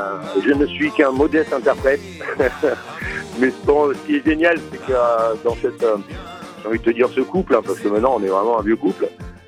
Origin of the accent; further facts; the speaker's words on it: Auvergne-Rhône-Alpes, France; avec tout ce qui se passe bien chez nous en Auvergne.